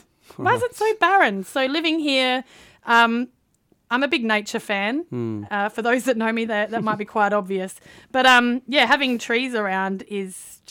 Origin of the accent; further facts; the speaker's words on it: Cummins, South Australia, Australia; Well, I grew up in South Australia on the Eyre Peninsula, mm-hmm. In a little town called Cummins. So it's pretty small. It's primarily wheat farming, a few sheep around the place, close to Coffin Bay, so, and also Port Lincoln.